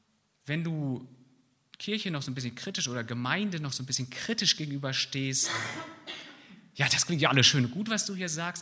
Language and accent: German; Bad Oeynhausen, North Rhine-Westphalia, Germany; Hier in Sellenroth, in Linden, in Bad Oeynhausen, Nordrhein-Westfalen, wo ich herkomme, in Deutschland, in der Welt.